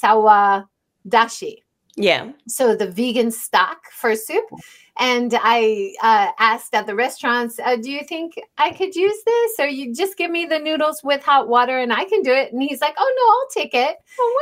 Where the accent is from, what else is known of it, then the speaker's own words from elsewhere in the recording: Hawaii, United States; So for me, growing up in Hawaii and then going to the Ogasawara Islands, it was so nice.